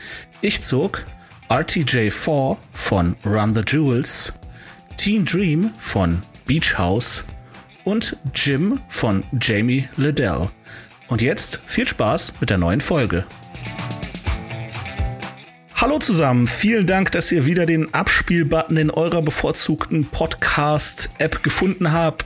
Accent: Cologne, North Rhine-Westphalia, Germany; Ausgerechnet ich als Kölner in Düsseldorf

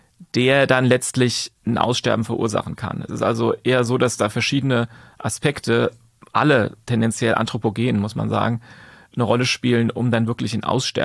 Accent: Frankfurt am Main, Hesse, Germany; Ich komme aus Frankfurt am Main, von daher ist der Taunus nicht weit weg.

